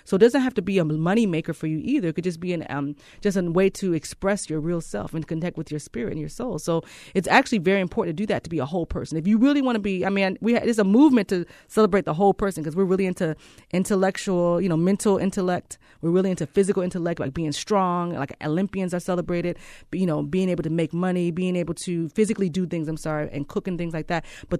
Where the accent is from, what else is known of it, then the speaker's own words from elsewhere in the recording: Cleveland, Ohio, United States; Okay, so we're from Cleveland.